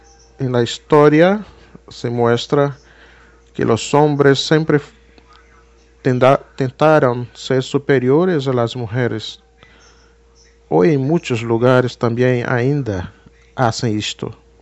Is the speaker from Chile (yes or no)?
no; Brazil; de Brasil.